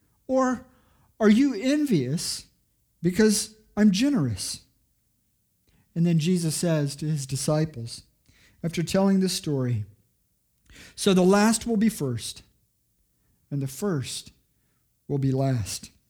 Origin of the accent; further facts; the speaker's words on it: United States; And as an American, I was going to show the Colombians how hard we could work.